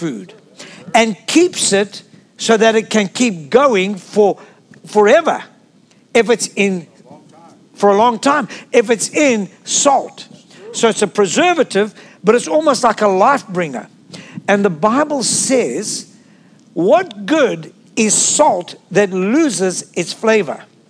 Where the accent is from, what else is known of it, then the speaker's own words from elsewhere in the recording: South Africa; You see, I'm from South Africa